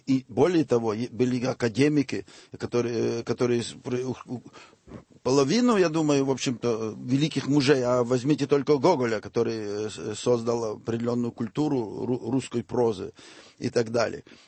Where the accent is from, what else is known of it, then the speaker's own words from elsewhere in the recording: Western Ukraine, Ukraine; Я из Западной Украины